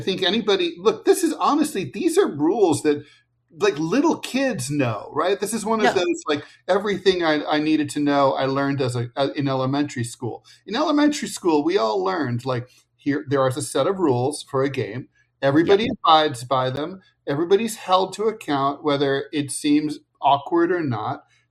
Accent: United States; But it's embarrassing to me as an American.

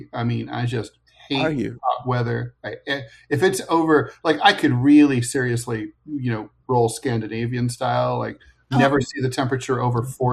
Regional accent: Ohio, United States; Ohio, my home state, is getting fucking fried by the massive heat dome across the United States.

